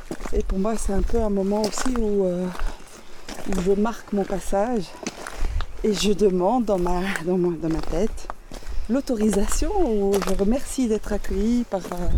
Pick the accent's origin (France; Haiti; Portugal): France; Brittany; je suis un mélange puisque je suis bretonne et je suis d'origine allemande de l'Est, puisque ma mère était de l'ex-RDA. … donc voilà, une origine diversifiée, européenne.